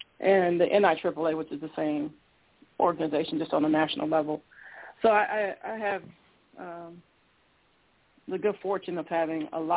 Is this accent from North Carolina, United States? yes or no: no; Hammond, Indiana, United States; No, I am from Indiana. I'm from Northwest Indiana, Hammond, to be exact.